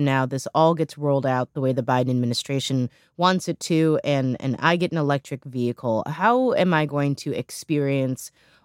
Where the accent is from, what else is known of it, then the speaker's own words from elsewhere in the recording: Missouri, United States; Back in my home state of Missouri, for example, the formula for allocating the funding would send almost $100 million over 5 years